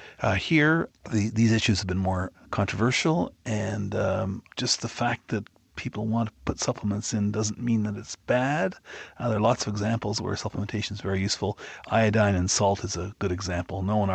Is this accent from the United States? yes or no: no; Canada; Now, I'm a Canadian